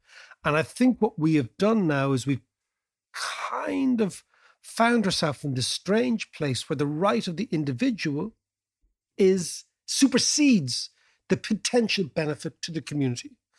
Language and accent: English; Dublin, Leinster, Ireland; in Dublin, let's say, because we're from Dublin, 1 million people.